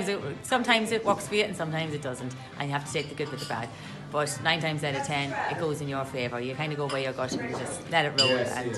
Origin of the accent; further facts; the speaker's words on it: Dundalk, Leinster, Ireland; I have a soft spot for Dundalk because I am from Dundalk